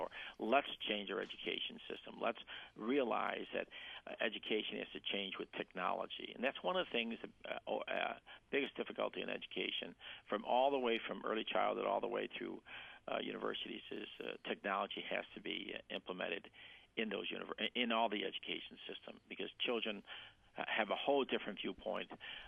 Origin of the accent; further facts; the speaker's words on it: United States; You know, we grew up in the United States, and the world is moving quicker.